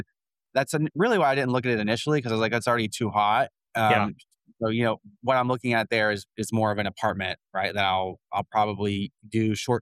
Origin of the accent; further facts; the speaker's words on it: Knoxville, Tennessee, United States; And currently I'm looking in Knoxville, Tennessee, my hometown market, because, you know, it's a market that I know, right?